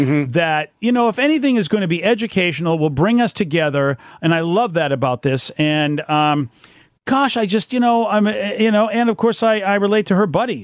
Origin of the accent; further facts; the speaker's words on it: United States; because I'm an American. I was born here.